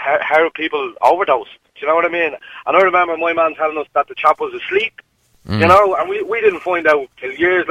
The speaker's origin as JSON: {"language": "English", "town": "Dublin", "region": "Leinster", "country": "Ireland", "said": "I am from the Dublin 9 area"}